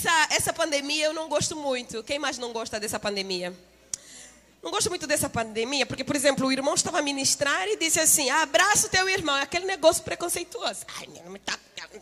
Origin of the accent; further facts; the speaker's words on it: Angola; now in Brazil; você já percebeu que eu não sou brasileira, sou angolana. Angola é um dos 54 países do continente africano. É um dos países de fala portuguesa, então eu vim já, né, falando português.